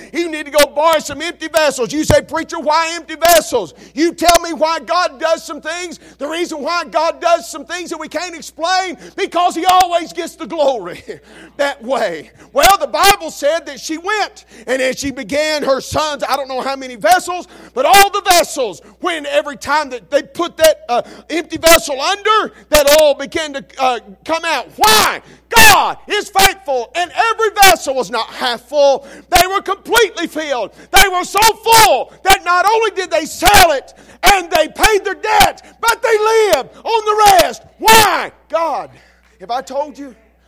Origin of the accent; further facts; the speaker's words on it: Alabama, United States; Now I'm from Alabama, that's a big number for 40 years